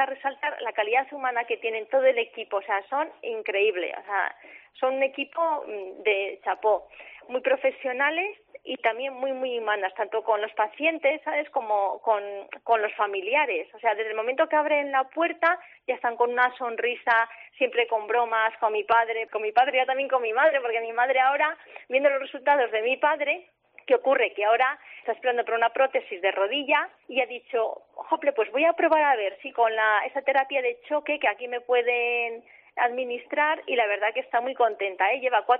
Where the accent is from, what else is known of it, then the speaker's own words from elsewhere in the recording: Val de San Lorenzo, Castile and León, Spain; nosotros somos, pues eso, de Val de San Lorenzo y durante el viaje de vuelta lo notamos